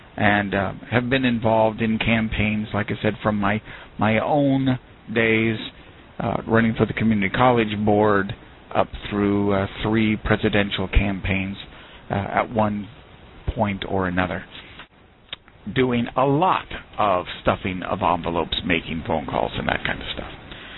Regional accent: Oregon, United States; I have a degree in political science from a small university out in Oregon, my home state

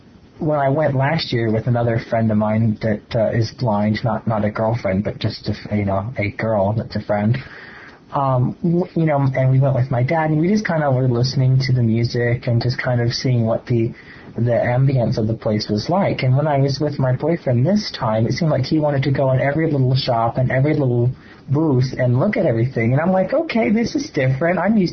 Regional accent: Ohio, United States; I'm from Ohio.

